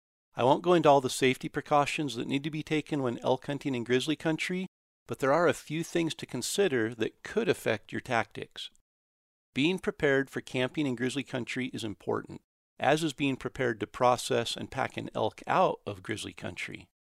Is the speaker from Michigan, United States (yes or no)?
no; Idaho, United States; I grew up hunting in Idaho, and Idaho is still my home state today.